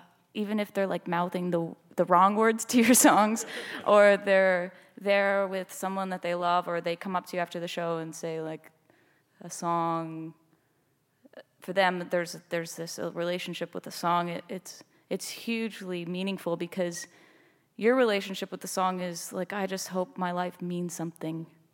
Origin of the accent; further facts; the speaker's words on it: Canada; living in Seoul … the second thing people knew about me was that I was from Canada.